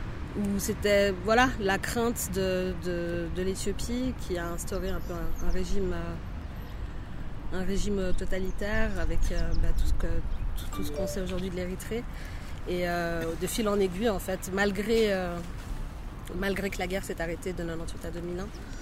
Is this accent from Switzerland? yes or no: yes; Geneva, Switzerland; born there; Et je suis née à Genève.